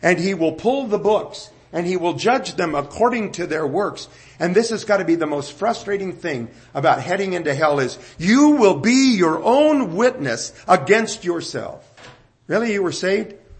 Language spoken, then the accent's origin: English; United States; I'm a Christian because I'm an American.